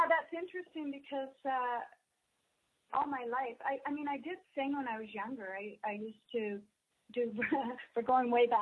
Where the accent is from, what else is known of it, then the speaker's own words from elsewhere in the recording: Thunder Bay, Ontario, Canada; I tell many stories from my growing up in Thunder Bay.